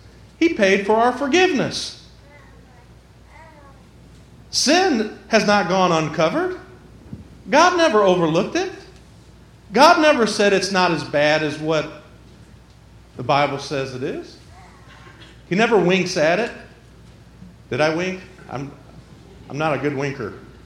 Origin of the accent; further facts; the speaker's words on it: Detroit, Michigan, United States; I come from Detroit. It used to be called the Motor City. Now it's just called Bankrupt City.